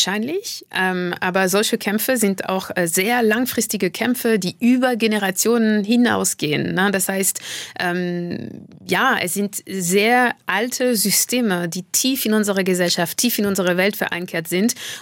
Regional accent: Paris, Île-de-France, France; ich komme aus Frankreich, bin in Frankreich geboren, mein Vater ist jüdisch-algerisch aus Algier und meine Mutter kommt aus Martinique und ich bin eben in dieser Familie groß geworden und in Paris

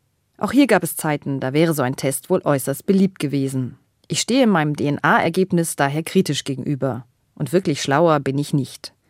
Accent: Munich, Bavaria, Germany; Ich bin nach München gefahren, in meine Heimat, um meine Eltern zu besuchen.

